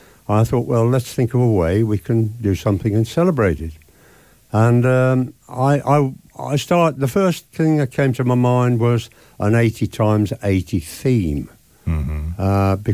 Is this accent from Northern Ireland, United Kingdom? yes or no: no; Great Bridge, West Midlands, United Kingdom; I was born and brought up in Great Bridge.